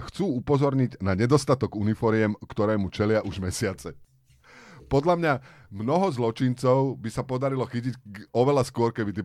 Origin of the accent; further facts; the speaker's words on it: Popudinské Močidľany, Trnava Region, Slovakia; ja som z popudinských Močidlian a my tam tiež máme počasie.